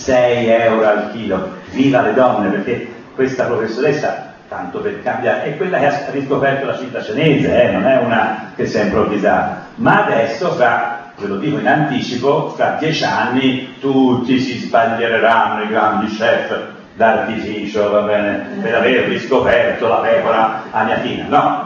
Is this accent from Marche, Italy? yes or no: no; Florence, Tuscany, Italy; Devo essere sincero, da buon fiorentino ho proprio detto